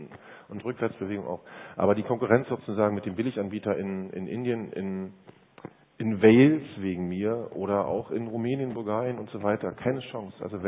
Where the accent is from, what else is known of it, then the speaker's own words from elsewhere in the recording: Berlin, Germany; als Berliner würde ich sagen, es ist schon eigentlich richtig krank geworden.